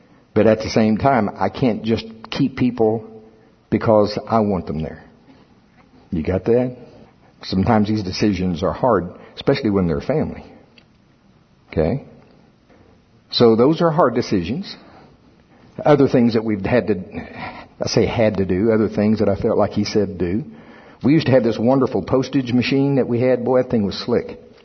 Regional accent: Shawnee, Oklahoma, United States; I was recently in my hometown, Pottawatomie County, Oklahoma. Shawnee.

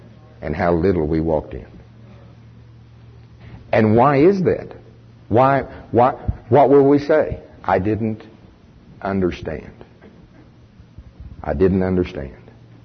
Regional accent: Oklahoma, United States; Now, I'm from Pottawatomie County, Oklahoma. We talk real plain down there.

